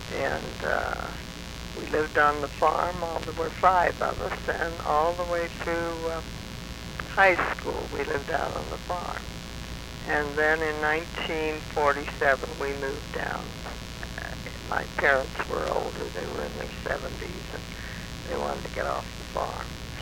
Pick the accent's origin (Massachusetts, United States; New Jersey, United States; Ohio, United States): Ohio, United States; Struthers; also born or lived in Salem, United States; I was born in Salem, Ohio. And then we moved to Struthers when I was about 4 or 5 years old from Salem because my mother's people had a farm out on, out on Pullen Avenue.